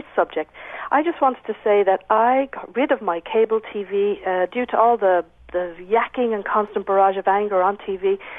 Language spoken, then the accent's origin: English; Ireland; I'm from Ireland.